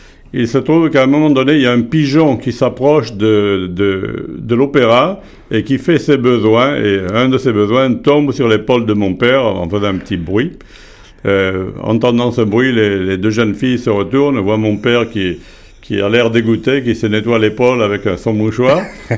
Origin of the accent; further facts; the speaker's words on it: Marseille, Provence-Alpes-Côte d'Azur, France; je viens de Marseille, dans le sud de la France. Ma mère était marseillaise, mais mon père était de Strasbourg.